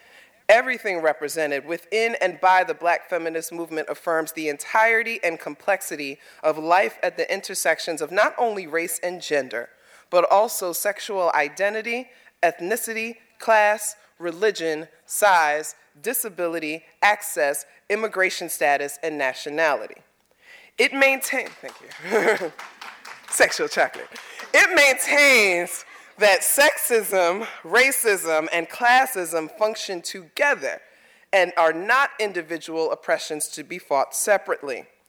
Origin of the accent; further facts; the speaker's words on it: Bronx, New York, United States; now in Philadelphia, United States; As I said, I am from the Boogie Down Bronx. I am a hood girl through and through. When I moved here, I moved to North Philly, 18th and Susquehanna.